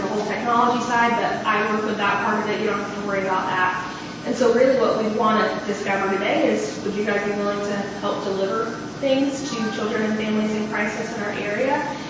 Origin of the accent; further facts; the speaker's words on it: Havana, Florida, United States; now in Tallahassee, United States; Like Pastor Ralph said, I'm from Havana. I grew up here. I live in Tallahassee with my husband.